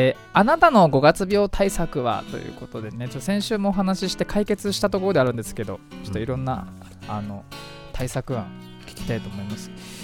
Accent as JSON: {"language": "Japanese", "town": "Fujisawa", "region": "Kanagawa", "country": "Japan", "said": "この番組は藤沢出身の俳優タレントとして活動する私"}